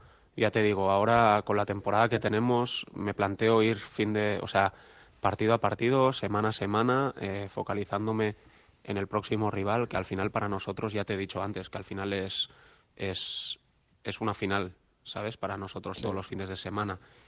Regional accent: Barcelona, Catalonia, Spain; Bueno, al final yo soy de Barcelona, tal, y qué mejor sitio

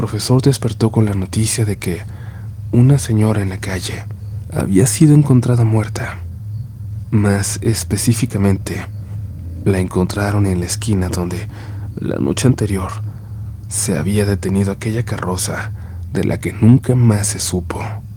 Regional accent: Mexico City, Mexico; Soy de la Ciudad de México, más específicamente de la Gustavo Madero.

